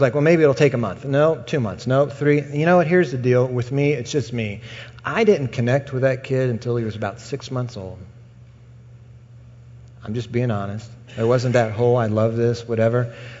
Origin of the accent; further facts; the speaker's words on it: Washington, District of Columbia, United States; I grew up in Washington, D.C., and we moved to Iowa in the fall, and we didn't know anybody.